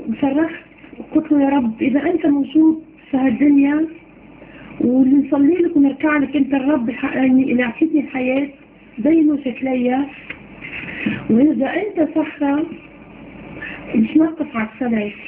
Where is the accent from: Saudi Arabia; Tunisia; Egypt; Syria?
Tunisia; أنا من تونس. صرت مسيحية حوالي 4 سنوات.